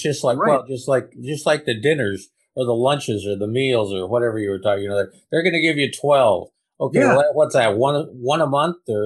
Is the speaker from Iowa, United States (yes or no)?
no; Nebraska, United States; I'm from Nebraska and I see things in a very simple, straightforward way.